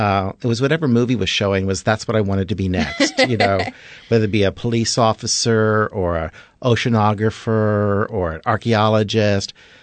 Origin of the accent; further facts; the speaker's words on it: Biloxi, Mississippi, United States; born there; I was born in Biloxi, Mississippi, so I would be Southern born. However, my sister was born 11 months behind me in Kodiak, Alaska, so I really have no accent.